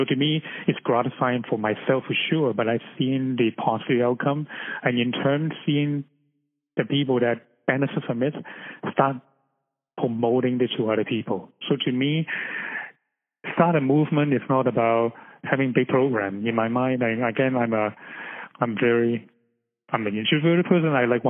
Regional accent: Canada; especially in Canada, you know, we're Canadian.

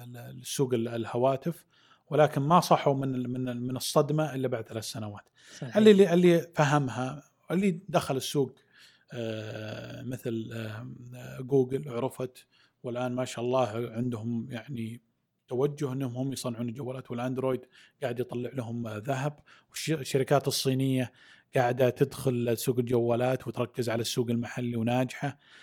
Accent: Saudi Arabia; وكان يعني لها يعني عمر معنا احنا كسعوديين

